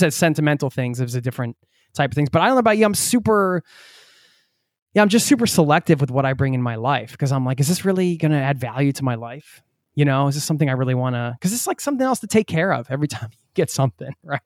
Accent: United States; I'm from the States as well, and a very consumer driven society.

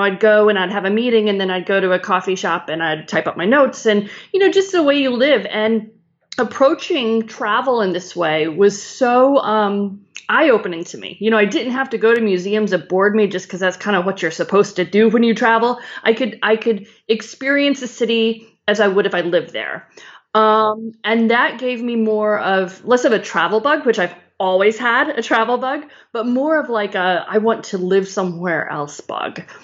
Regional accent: Chicago, Illinois, United States; mostly because I grew up in Chicago and I was watching this documentary on Hulu about Chicago

